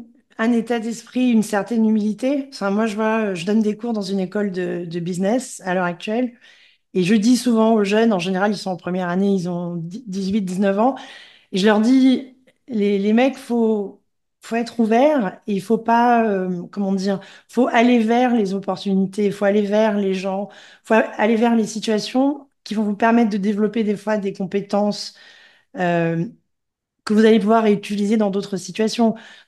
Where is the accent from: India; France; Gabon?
Gabon; Donc, moi, je suis originaire du Gabon.